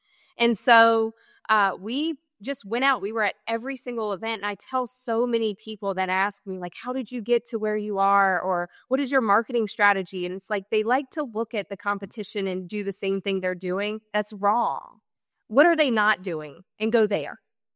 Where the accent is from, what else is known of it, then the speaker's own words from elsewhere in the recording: South Boston, Virginia, United States; we grew up in South Boston, Virginia. And so we came into an area where a lot of people knew who we were already.